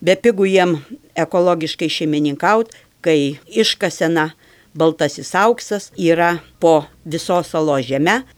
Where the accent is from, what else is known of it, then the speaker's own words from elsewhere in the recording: Alytus, Alytus County, Lithuania; now in Iceland; iš Islandijos tiesiai į Alytų savo gimtojo miesto žmonėms.